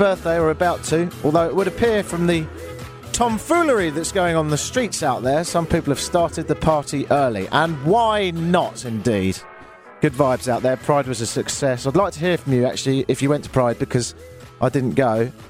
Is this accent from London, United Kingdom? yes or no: yes; London, United Kingdom; moved away as an adult; I am from London. I've been living here for 7 years.